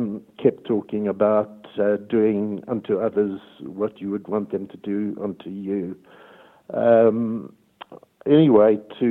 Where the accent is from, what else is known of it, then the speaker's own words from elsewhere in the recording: Johannesburg, Gauteng, South Africa; I grew up in Johannesburg, a part called Yeovil, which I think with a lot of Jewish immigrants was a bit like part of New York I've heard about and been to.